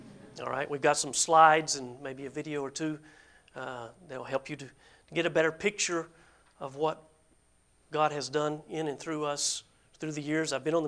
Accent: Bridgeport, Alabama, United States; I'm from Alabama, so I feel at home here amongst you. I grew up in northeast Alabama near a town called Bridgeport.

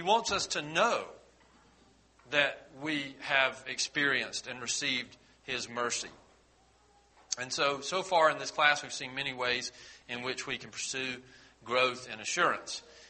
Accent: South Carolina, United States; born there; This was issued by the state of South Carolina, first of all, but also says that I was born in Greenwood County.

